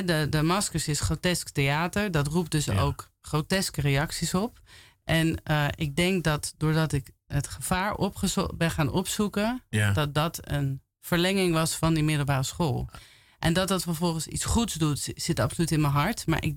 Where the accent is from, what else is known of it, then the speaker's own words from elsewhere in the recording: Amsterdam, North Holland, Netherlands; Amsterdam.